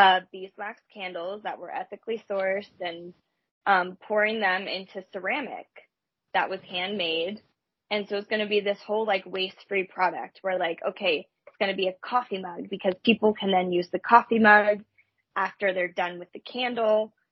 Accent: Pennsylvania, United States; Yes. I'm from Pennsylvania. Grew up in Pennsylvania, went to college in Vermont. Moved to Texas after I graduated.

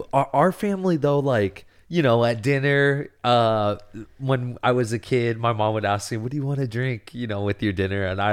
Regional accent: Ninilchik, Alaska, United States; Nenolchik, you know, they've got the general store, which at the time they've progressed a little bit now, my hometown, and now there's a Three Bears, which is a little bigger, but it was just the general store

